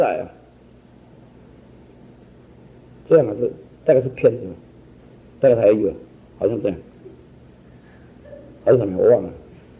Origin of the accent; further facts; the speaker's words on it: China; 我们中国人呢、啊？中国的基督徒，我听那句话听了好多次